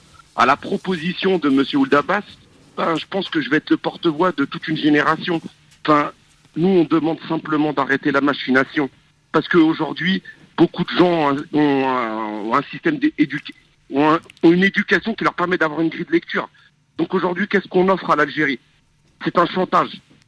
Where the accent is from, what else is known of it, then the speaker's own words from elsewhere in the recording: France; born there; J'ai 40 ans, j'habite en région parisienne. Mmh. Et je suis un franco-algérien, je suis un binational, donc je suis né en France.